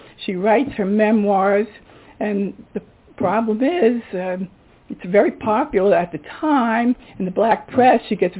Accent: Bronx, New York, United States; which I cannot imitate because I am from the Bronx

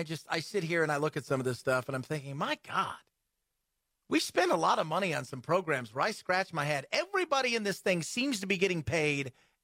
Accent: United States; Being an American, by the way, who, geez, I'm dating myself here, about 25, 28 years ago, was playing in a sport where it isn't like it is now.

